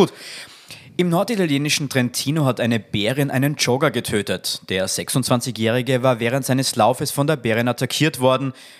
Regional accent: Austria; Wir kommen aus Österreich

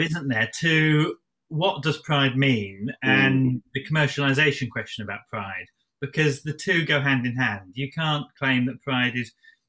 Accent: Lewes, South East England, United Kingdom; whether it's bonfire night in my hometown is Lewes down the road, where we kind of take bonfire night rather too seriously

